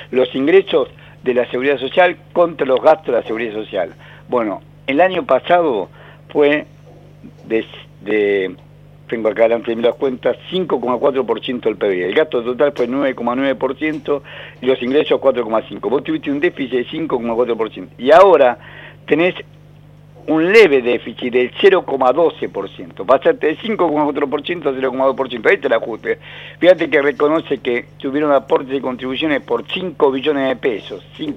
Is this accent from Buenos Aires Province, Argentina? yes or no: no; Tafí Viejo, Tucumán, Argentina; born there; now in Buenos Aires, Argentina; yo soy tucumano de nacimiento, hace muchísimos años que vivo en Buenos Aires, y nací en Tafí Viejo.